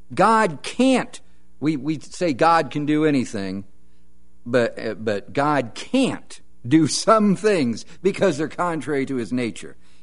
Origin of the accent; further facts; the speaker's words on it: California, United States; I grew up in the Mojave Desert, I know chollas very well.